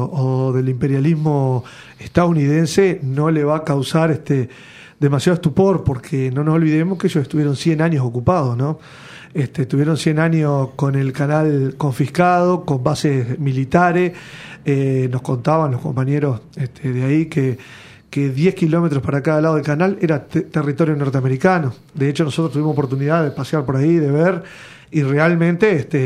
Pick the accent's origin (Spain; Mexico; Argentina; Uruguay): Uruguay; nosotros como buenos uruguayos